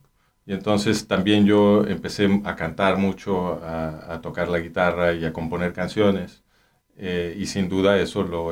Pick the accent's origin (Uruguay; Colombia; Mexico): Mexico; mi mamá y mi papá estaban ahí, y pues ahí nací, pero ellos se regresaron a México y yo crecí en México.